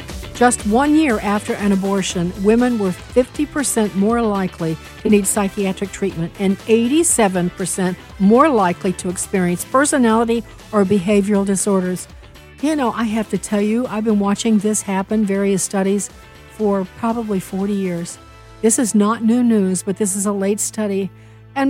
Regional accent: South Africa; We grew up in South Africa.

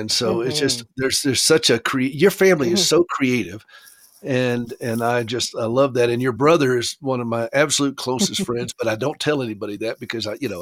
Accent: South Carolina, United States; And both Dale and I were raised in South Carolina, where comfort food is like a premium.

